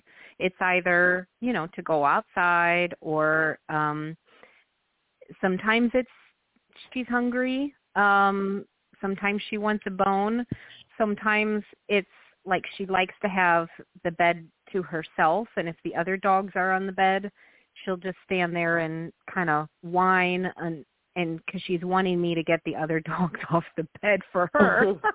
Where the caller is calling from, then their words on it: Illinois, United States; I'm calling from Illinois.